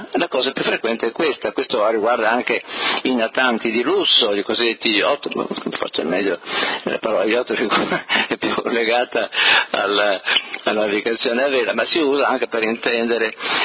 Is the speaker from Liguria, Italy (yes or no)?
yes; Genoa, Liguria, Italy; Io sono genovese e so che Genova è stata una delle fondatrici di questo nuovo tipo di potere economico finanziario.